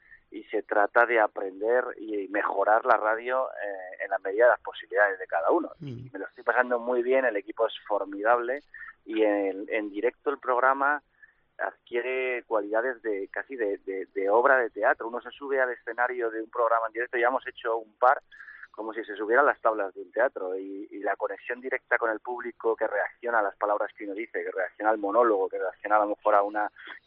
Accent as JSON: {"language": "Spanish", "town": "Madrid", "region": "Community of Madrid", "country": "Spain", "said": "yo soy madrileño, pero siempre Cantabria tiene mucho tirón para cualquier madrileño."}